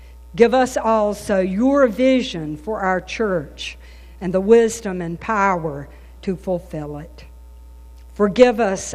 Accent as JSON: {"language": "English", "region": "the South", "country": "United States", "accent": "southern", "said": "With my strong southern accent, I couldn't pronounce the words."}